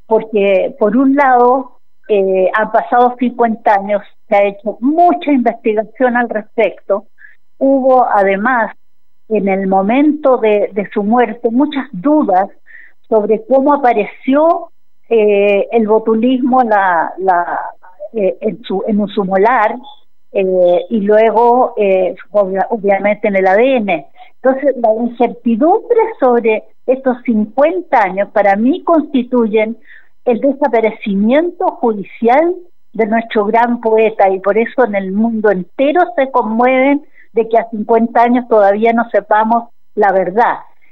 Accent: Chile; en el caso de nosotros como chilenas y chilenos, no conocemos la verdad

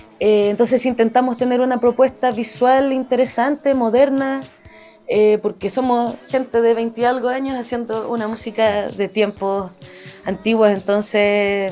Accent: Punta Arenas, Magallanes, Chile; moved away; also born or lived in Santiago; Yo soy de Punta Arenas, soy del sur, y me relacionaba con el folclore de allá. Y cuando llegué a Santiago, empecé a conocer otra música latinoamericana

